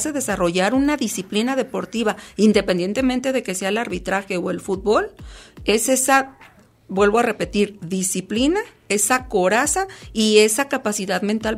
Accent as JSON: {"language": "Spanish", "country": "Mexico", "said": "Hay ciertas características que nos hacen distinguirnos, que somos árbitros mexicanos"}